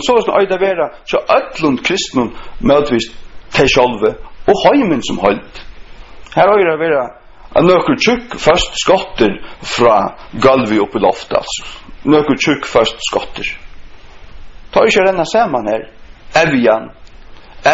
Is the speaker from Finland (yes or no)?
no; Runavik, Faroe Islands; Det var något som jag minns från min uppväxt i Runavik